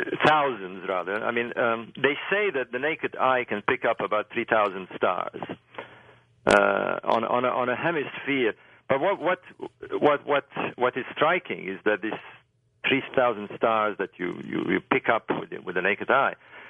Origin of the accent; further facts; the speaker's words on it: Alexandria, Alexandria Governorate, Egypt; I was born in Egypt, and being in the city of Alexandria, it's 200 kilometers from Cairo, and in my days, it was quite a trip. So I hadn't seen the pyramids till I was about 12.